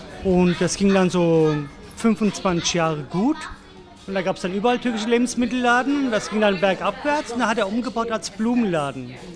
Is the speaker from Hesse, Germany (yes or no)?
yes; Offenbach, Hesse, Germany; Als gebürtiger Offenbacher, ne, habe ich mal, das gehört hier dazu jetzt hier. Ne, bleiben wir auch hier. Warum soll ich denn weggehen aus Offenbach?